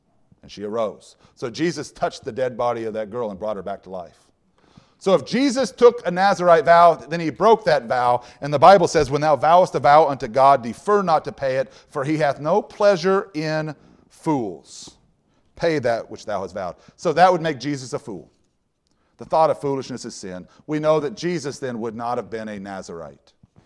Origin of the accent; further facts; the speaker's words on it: Kansas, United States; just like we are Kansans because we're from Kansas.